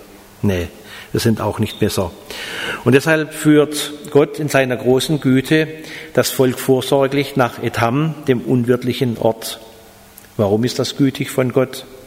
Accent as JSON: {"language": "German", "town": "Heilbronn", "region": "Baden-Württemberg", "country": "Germany", "said": "Ich komme aus der Gegend von Heilbronn."}